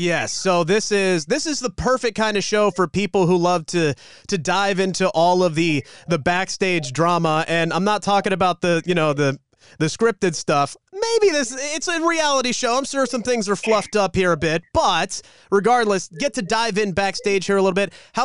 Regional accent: Cincinnati, Ohio, United States; one of the reasons I'm so happy that you now call Cincinnati home, it's given me the chance to enjoy two of my favorite things, your work and love for, you know, my hometown teams.

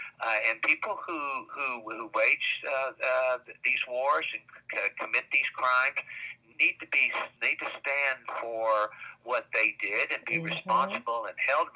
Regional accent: Midland, Texas, United States; A dear friend of mine, I was raised in Midland, Texas

